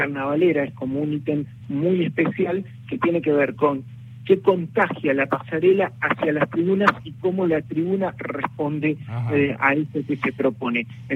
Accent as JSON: {"language": "Spanish", "town": "Gualeguaychú", "region": "Entre Ríos", "country": "Argentina", "said": "fuimos aprendiendo de a poquito los que somos de Gualeguaychú"}